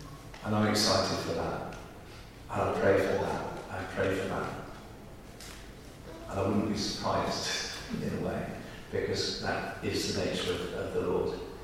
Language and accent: English; Wales, United Kingdom; and I grew up in South Wales.